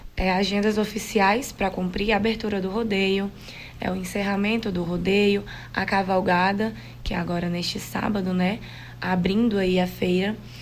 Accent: Rio Branco, Acre, Brazil; Sou de Rio Branco, mas já morei em Boca do Acre, tenho família em Boca do Acre, minha mãe é natural de Boca do Acre. E eu tenho um carinho enorme por lá, mas sou de Rio Branco.

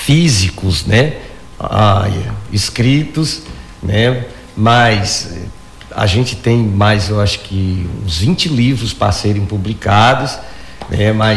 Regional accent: Rio Branco, Acre, Brazil; sai da periferia de Rio Branco, né, no caso eu sou da Baixada, um lugar que já foi extremamente violento

